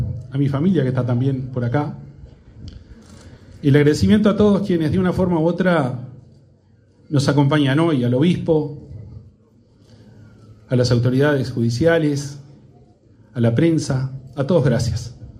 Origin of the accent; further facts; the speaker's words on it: Uruguay; en mi pueblo, en mi región, en nuestro Uruguay.